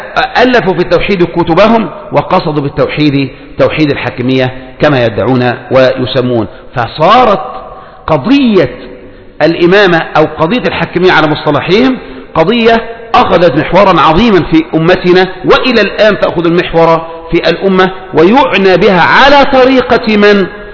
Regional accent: Egypt; فالقضية الأولى عندنا في مصر

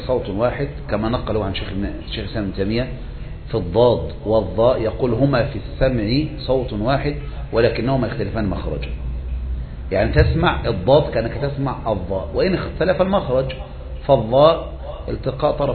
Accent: Egypt; يعني مثلا في دول الخليج هؤلاء أقرب منا كمصريين

